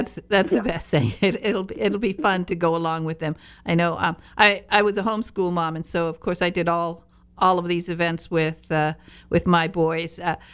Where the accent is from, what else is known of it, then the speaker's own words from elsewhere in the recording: Michigan, United States; I come from Michigan, and so, of course, we were raised always around hockey